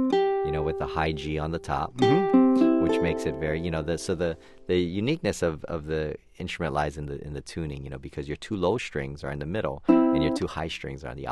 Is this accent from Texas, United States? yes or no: no; Hawaii, United States; When I was growing up in Hawaii, you know, I played a lot of this kind of stuff.